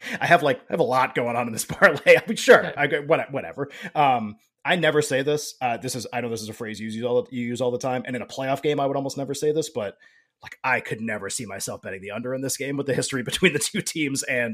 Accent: United States; I will have action on the game because I'm an American.

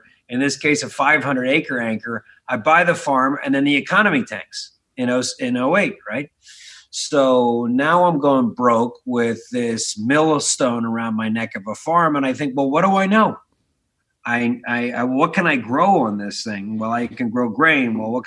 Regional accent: Philadelphia, Pennsylvania, United States; And we're both from Philly, right?

